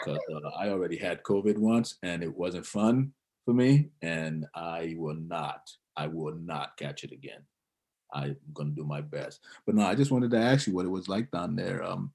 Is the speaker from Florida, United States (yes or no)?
yes; Miami, Florida, United States; By the way, you were down in Miami, my hometown, right?